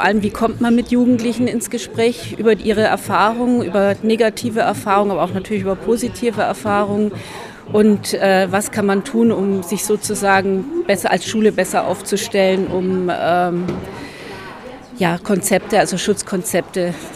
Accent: Tübingen, Baden-Württemberg, Germany; Also ich komme aus Tübingen

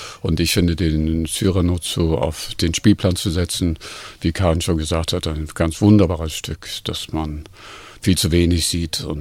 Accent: Hamburg, Germany; now in Berlin, Germany; Für einen Großstädter wie mich, ich komme aus Hamburg, lebe lange in Berlin

